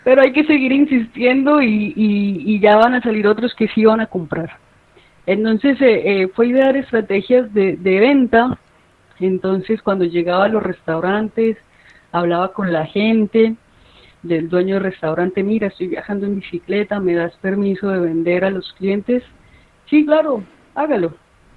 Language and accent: Spanish; Colombia; now in Peru; salí de Colombia, ahora estoy sola